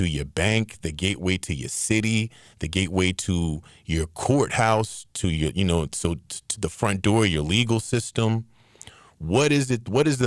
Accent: Virginia, United States; also born or lived in North Carolina; like I grew up in Northern Virginia and a big part of North Carolina.

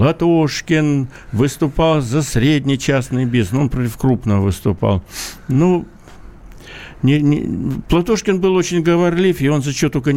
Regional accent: Khabarovsk, Khabarovsk Krai, Russia; ну, опять я вам, как хабаровчанин, скажу, это вряд ли.

